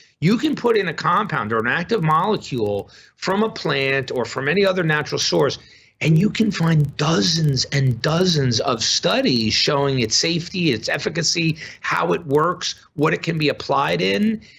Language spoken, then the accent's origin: English; New York, United States; now in Madison, United States; I'm a New Yorker. I'm from New York, but I live in Madison right now.